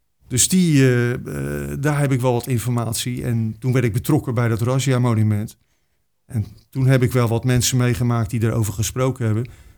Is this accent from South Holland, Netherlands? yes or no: yes; Rotterdam, South Holland, Netherlands; En in Rotterdam was het zo, ik kom van Zuid.